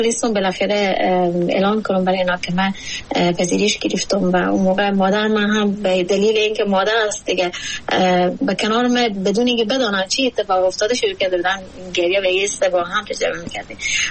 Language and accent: Persian; Afghanistan; born or raised there